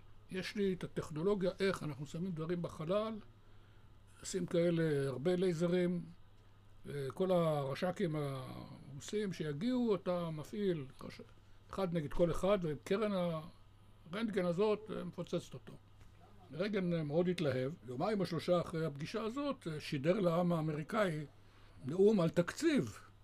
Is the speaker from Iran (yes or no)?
no; Tel Aviv, Tel Aviv District, Israel; אני יליד הארץ, מאוד ותיק. נולדתי, הייתי בן 11 כשהייתה מלחמת השחרור, ואני זוכר אותה. וכשאני מספר זה לנכדים שלי, הם שואלים, אני גם זוכר את הדינוזאורים ברחובות תל אביב. מרכז תל אביב, בית ספר עממי